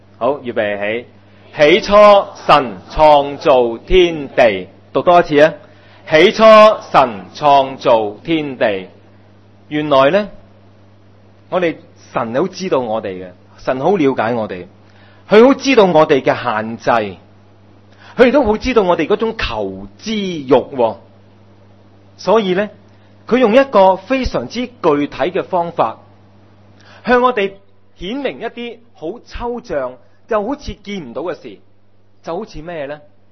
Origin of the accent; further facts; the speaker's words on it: China; 我哋中國人咧句説話喎，四個字嘅高深